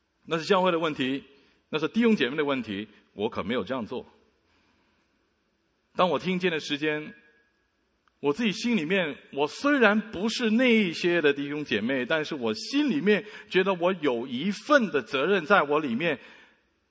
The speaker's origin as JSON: {"language": "Chinese", "country": "China", "said": "如果做这样的事情我们中国人真的很丢脸"}